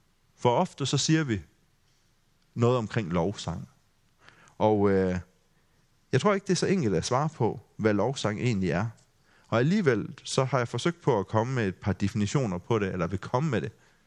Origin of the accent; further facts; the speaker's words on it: Grindsted, Region of Southern Denmark, Denmark; så var jeg med til at stå for et lovsangsarrangement hjemme i Grindsted, hvor jeg kom fra.